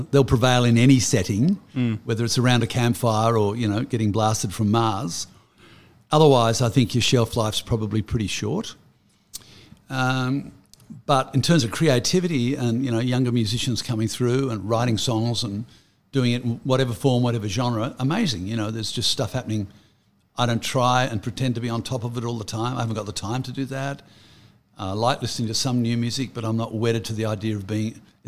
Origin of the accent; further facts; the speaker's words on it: Australia; But yeah, hey, I'm an Aussie artist and I care about it a lot.